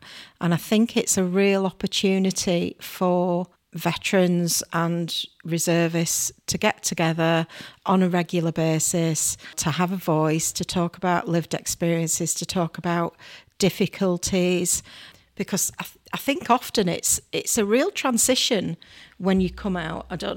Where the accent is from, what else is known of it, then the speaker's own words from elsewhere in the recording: Bradford, Yorkshire and the Humber, United Kingdom; born there; I said, well, I was born in Bradford.